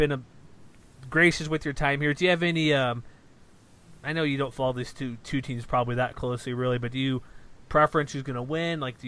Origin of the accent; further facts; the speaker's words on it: Texas, United States; also born or lived in Utah; I grew up in Texas, so I watched Texas Longhorns, Texas A&M.